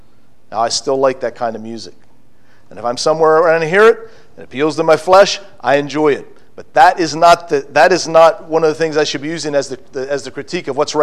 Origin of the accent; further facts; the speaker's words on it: United States; I grew up in America. I learned a culture. Now I go to a new culture.